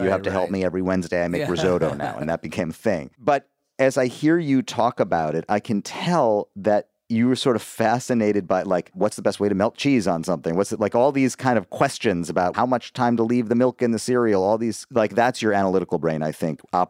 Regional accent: Madison, Wisconsin, United States; I graduated from college in 99 also. I grew up in Madison, Wisconsin. With Ben Wickler.

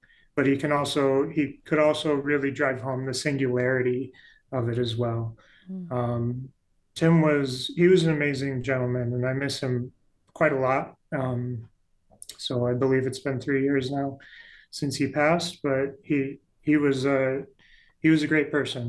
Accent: South Dakota, United States; I have a degree in history and I'm from South Dakota.

